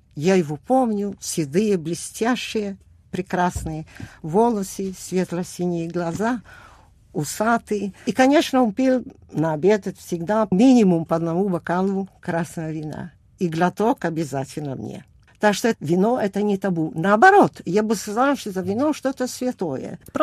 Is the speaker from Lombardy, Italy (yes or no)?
no; Tarcento, Friuli-Venezia Giulia, Italy; born there; Russian is a second language; Я родилась на севере Италии, в маленьком городке. Торченто, вот, недалеко от Удине, вокруг горы, холмы.